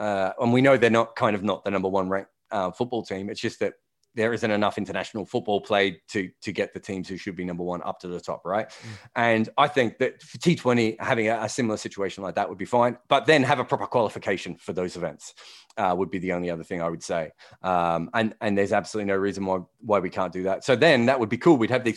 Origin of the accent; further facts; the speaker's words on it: Australia; now in England; I'm born and bred in Australia.